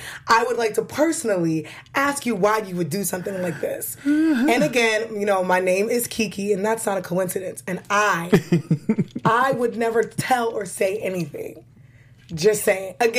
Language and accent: English; New York, United States; I'm from New York, so you know how I feel about New Jersey.